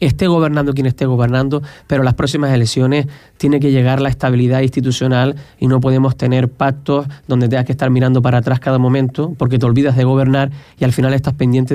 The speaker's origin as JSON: {"language": "Spanish", "town": "Morro Jable", "region": "Canary Islands", "country": "Spain", "tie": "born or raised there", "said": "el municipio de Pájara, mi querido pueblo de Morrojable, la gente de mi pueblo"}